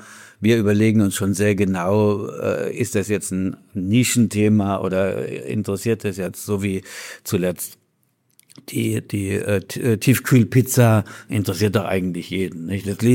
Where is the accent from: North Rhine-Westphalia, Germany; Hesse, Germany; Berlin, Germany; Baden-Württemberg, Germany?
Baden-Württemberg, Germany; bei uns in Süddeutschland, ich bin ja aus der Gegend von Heidelberg